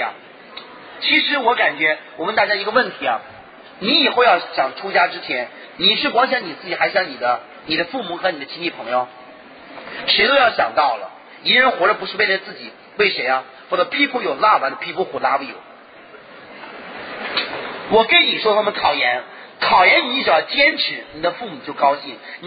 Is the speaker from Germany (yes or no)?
no; Northwest China, China; 我是西北人